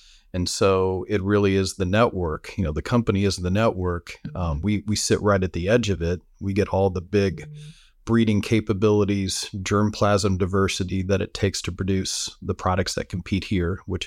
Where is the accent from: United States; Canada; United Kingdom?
United States; Fort Wayne, Indiana; living and working and traveling all over the world, which is something I never thought I'd be able to do growing up in Fort Wayne, Indiana.